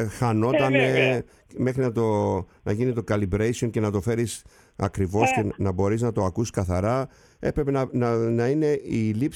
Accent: Kasos, South Aegean, Greece; είμαι από την Κάσου, υπάρχει και... Είχα και συγγενείς εκεί στα Κασιώτικα.

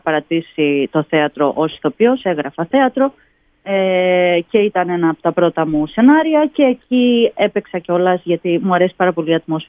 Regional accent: Corfu, Ionian Islands, Greece; Ως παιδί στην Κέρκυρα κάνεις αναγκαστικά, όχι αναγκαστικά, θεωρείται δεδομένο ότι θα κάνεις μουσική

